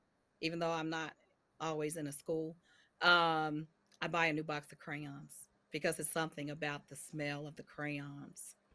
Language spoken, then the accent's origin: English; Cincinnati, Ohio, United States; also born or lived in Kentucky; Okay, so I was born in Kentucky, but raised, my parents moved when I was young. We moved to Cincinnati.